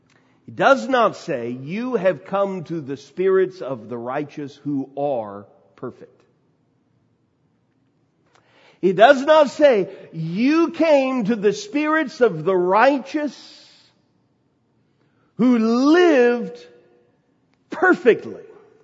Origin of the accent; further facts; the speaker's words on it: United States; I grew up in the Smoky Mountains, and you've probably seen signs like this all over the Smoky Mountains if you've visited there before.